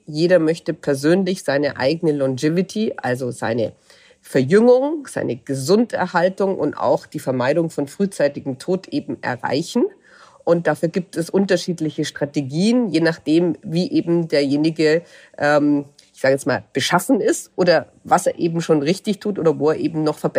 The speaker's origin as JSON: {"language": "German", "town": "Munich", "region": "Bavaria", "country": "Germany", "said": "ich bin Münchnerin, ich bin deutschsprachig"}